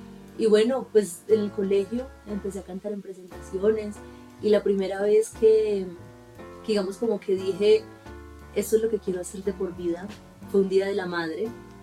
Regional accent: El Bordo, Cauca, Colombia; also born or lived in Cali; now in Bogotá, Colombia; Salí del Bordo Cauca, haciendo escala por Cali, donde, bueno, estuve un año tratando de hacer música.

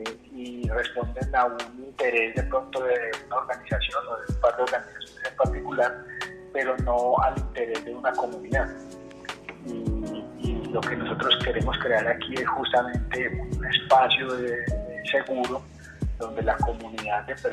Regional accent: Manizales, Caldas, Colombia; now in Medellín, Colombia; Soy de Manizales, pero vivo en Medellín y mucho tiempo por fuera de Colombia

